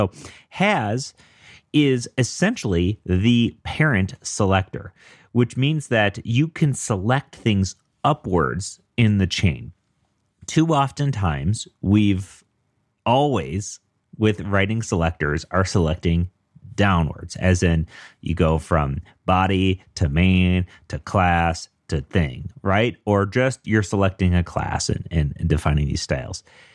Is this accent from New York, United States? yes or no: no; Denver, Colorado, United States; I'm a developer from Denver.